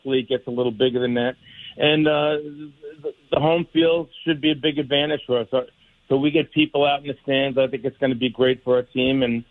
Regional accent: New York, United States; I'm a New Yorker, grown up in New York. I never thought I'd end up in Boston

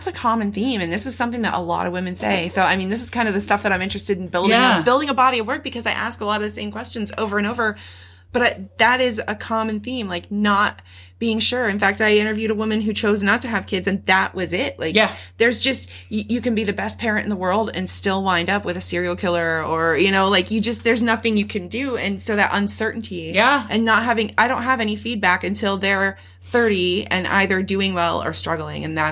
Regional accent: Georgia, United States; I guess I would just be like, why are you here when I'm from Georgia?

